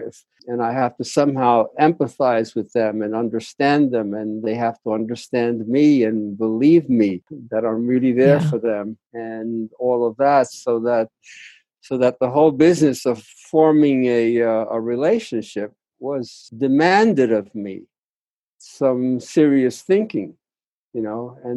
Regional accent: New York, United States; And I had grown up actually not in Spanish Harlem, even though I was born there. I grew up in Black Harlem, the only Latin family in that environment.

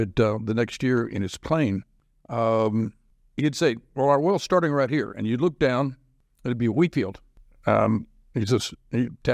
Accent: Wise County, United States; I grew up, I grew up in Wise County when it was dirty and hot anyway

